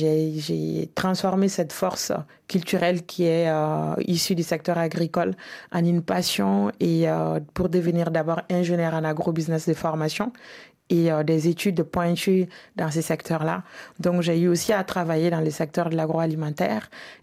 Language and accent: French; Mopti, Mali; born there; En plus, là où je suis née, à Mopti, on a toutes les ethnies du Sahel jusqu'au Maghreb.